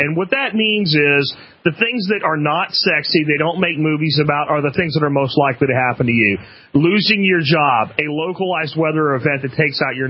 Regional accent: Pennsylvania, United States; I've been up here quite a bit in my past. I grew up in Pennsylvania, okay.

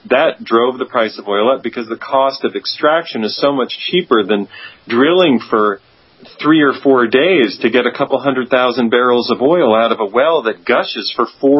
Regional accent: Pennsylvania, United States; Now, I spent some of my childhood growing up in Pennsylvania.

